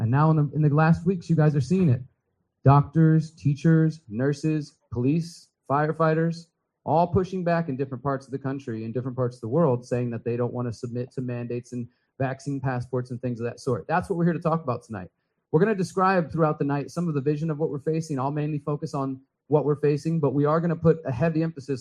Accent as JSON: {"language": "English", "town": "Houston", "region": "Texas", "country": "United States", "said": "Now, of course, we're from Houston, from this area"}